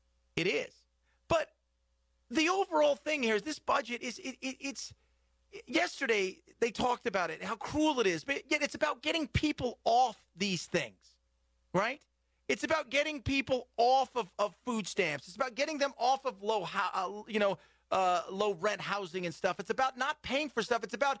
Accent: United States; As a taxpayer, as an American, I found nothing wrong and untoward.

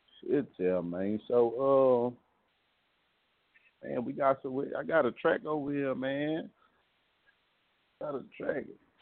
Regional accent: Georgia, United States; Cause I'm from Georgia myself, shit.

